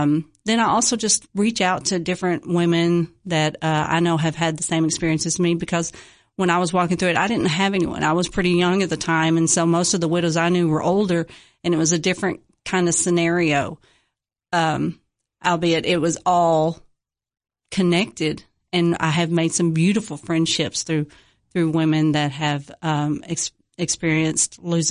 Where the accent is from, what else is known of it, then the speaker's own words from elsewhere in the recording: Cookeville, Tennessee, United States; I grew up here in Cookeville, and I graduated high school from here. I did marry someone who lived in a neighboring county, And I lived there for 17 years.